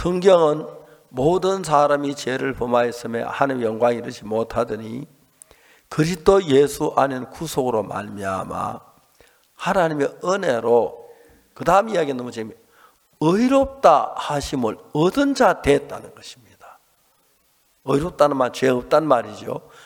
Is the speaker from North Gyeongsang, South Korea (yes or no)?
yes; North Gyeongsang, South Korea; born there; 저는 경북 순산에서 태어났고요. 1944년에 태어났습니다.